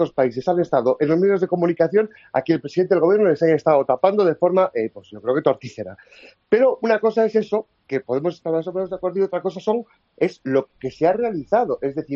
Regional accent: Spain

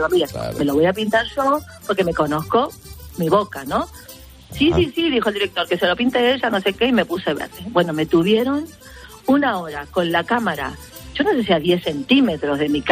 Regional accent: Quilmes, Buenos Aires Province, Argentina; moved away; Sí, soy argentina, de Buenos Aires, de la ciudad de Quilmes. Vivo aquí hace 31 años.

